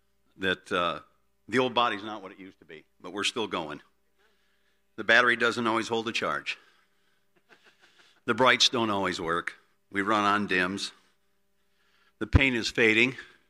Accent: South Bend, Indiana, United States; I grew up in South Bend, Indiana, Church of 1,000.

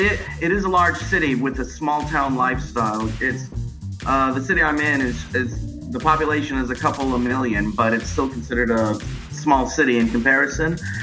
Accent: Los Angeles, California, United States; also born or lived in Houston; I grew up in different cities. I didn't really have a hometown, as you call it, but the most consistent places I stayed was between Los Angeles and Houston.

